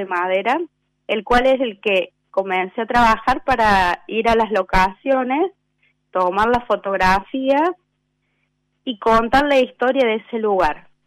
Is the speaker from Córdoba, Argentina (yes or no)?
yes; Villa Santa Rosa, Córdoba, Argentina; Bueno, yo soy de Villa Santa Rosa. Nací en Villa Santa Rosa, tengo mi familia en Villa Santa Rosa.